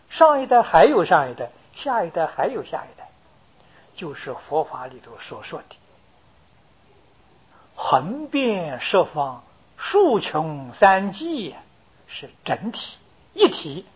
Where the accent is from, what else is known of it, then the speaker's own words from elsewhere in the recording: China; 我们中国人所谓英雄所见大略相同